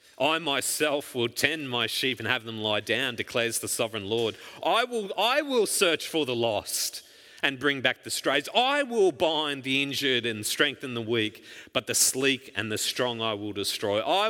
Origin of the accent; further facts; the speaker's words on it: Queensland, Australia; For much of my childhood and adolescence, I grew up in the Darling Downs west of Brisbane, which is largely a horticultural and agricultural area.